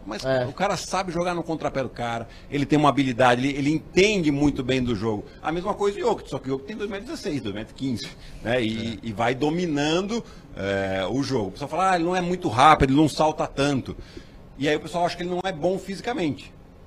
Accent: Piracicaba, São Paulo, Brazil; Eu sou do interior de São Paulo. Uhum. Sou de Piracicaba e eu vim para São Paulo para jogar no Pinheiros com 14 para 15 anos de idade.

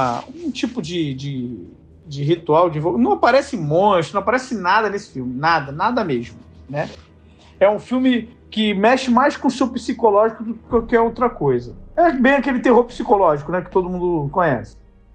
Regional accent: Rio de Janeiro, Brazil; Tenho 49 anos. Sou aqui do Rio de Janeiro, da Zona Oeste do Rio de Janeiro.

